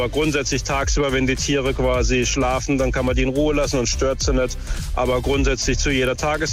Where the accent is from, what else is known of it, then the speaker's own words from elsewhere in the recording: Baden-Württemberg, Germany; Ich komme aus dem Schwarzwald, ich kenne mich da durchaus aus.